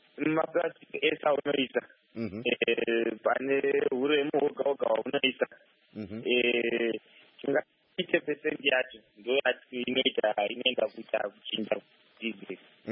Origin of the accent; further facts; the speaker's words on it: Zimbabwe; I'm from Zimbabwe.